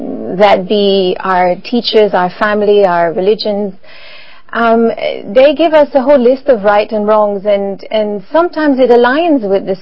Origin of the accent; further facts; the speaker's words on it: French Canada, Canada; I'm from French Canada, as you said, so Catholic background